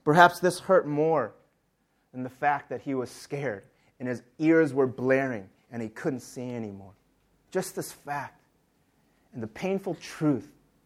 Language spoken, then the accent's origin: English; United States; One passion that I had when I was growing up in the United States was collecting these things called baseball cards.